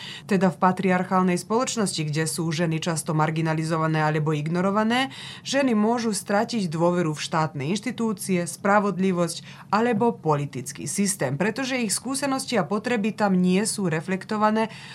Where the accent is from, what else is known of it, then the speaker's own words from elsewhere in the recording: Serbia; čo môžeme vlastne toto vidieť aj, že je prítomné aj u nás v Srbsku